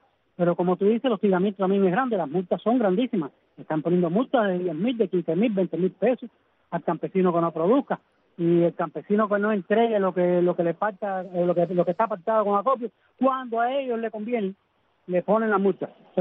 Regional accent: Cuba; Los que somos cubanos

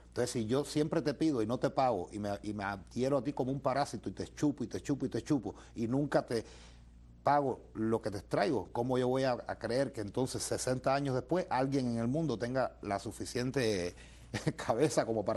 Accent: Matanzas, Cuba; Yo soy de Matanzas del Campo.

